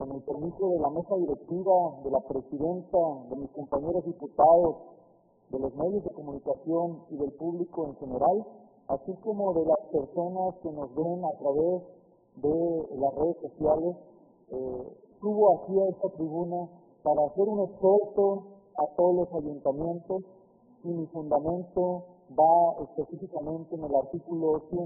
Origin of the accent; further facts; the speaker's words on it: Bahía de Banderas, Nayarit, Mexico; Y así están en la mayoría de los pueblos de donde yo vengo, que es Bahía de Banderas.